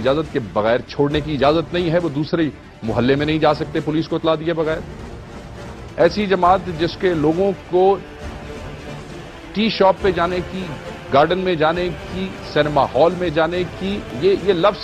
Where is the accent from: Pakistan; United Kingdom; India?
Pakistan; مجھے اس وقت اعتراض بحیثیت پاکستانی یہ ضرور ہوگا جب آپ کے ساتھ سٹیج پہ وہ لوگ کھڑے ہوں گے جو میرے شہر میں, میرے ملک میں, میرے صوبے میں بہت سے لوگوں کے قتل کے ذمہ دار ہیں